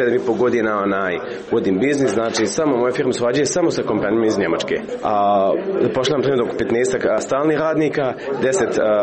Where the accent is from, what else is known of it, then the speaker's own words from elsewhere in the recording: Germany; Bosnian is a second language; also born or lived in Bosnia and Herzegovina; Odrasao sam u Njemačku, mi smo čitav život želi vratiti u Bosnu, ali nisam kako, završim tamo školu, bolje pričam njemački nego bosanski, kao dijete ušao u Njemačku sa 4 godine